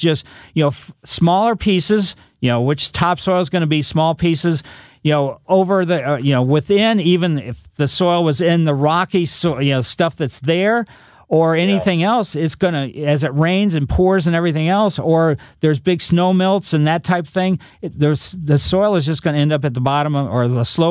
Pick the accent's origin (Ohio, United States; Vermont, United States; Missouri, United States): Missouri, United States; Ellisville; I grew up in that part of it. Well, I grew up in Ellisville, but Eureka is very close.